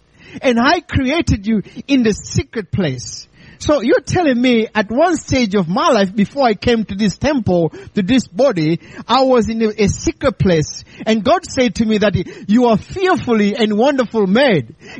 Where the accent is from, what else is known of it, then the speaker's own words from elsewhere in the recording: Tanzania; moved away; I'm original from Tanzania.